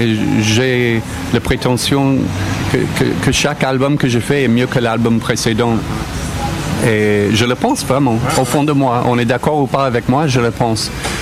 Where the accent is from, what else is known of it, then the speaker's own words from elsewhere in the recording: United States; now in France; j'aurais du mal à redémarrer chez moi aux États-Unis